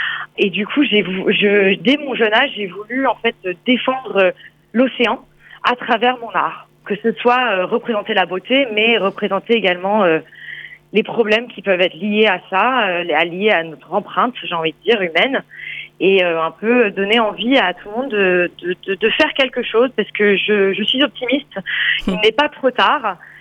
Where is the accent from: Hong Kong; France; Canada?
Hong Kong; Je suis née à Hong Kong dans une famille de plongeurs.